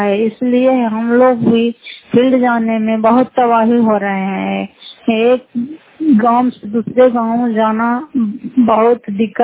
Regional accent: Fatehpur, Bihar, India; घर फतेहपुर पंचायत मकौता, जिला नालंदा, करातकरा ब्लॉक की निवासी हूँ।

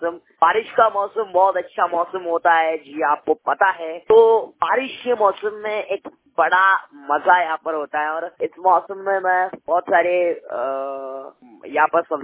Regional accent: Aurangabad, Maharashtra, India; उपस्थित होता हूँ औरंगाबाद जिला महाराष्ट्र से।

